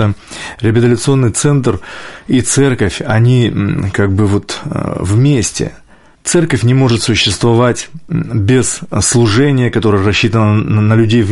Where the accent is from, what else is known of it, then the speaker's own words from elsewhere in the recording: Primorsky Krai, Russia; born there; Я родился в Приморском крае, недалеко от китайской границы, и там всего это было много.